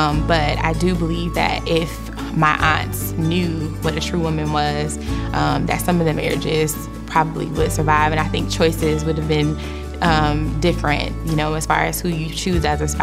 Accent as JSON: {"language": "English", "town": "Cleveland", "region": "Ohio", "country": "United States", "said": "I am from Cleveland, Ohio."}